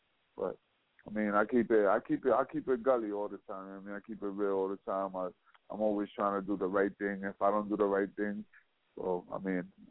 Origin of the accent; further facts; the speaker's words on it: Puerto Rico; also born or lived in New York, United States / Virginia Beach, United States; I was born in New York. I lived in Puerto Rico all my life. My last year of high school, I was in Virginia Beach.